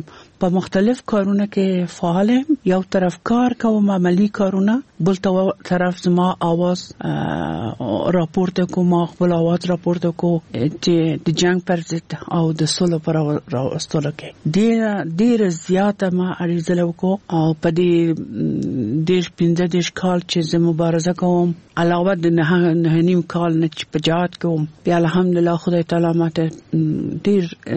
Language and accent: Pashto; Kabul, Afghanistan; born or raised there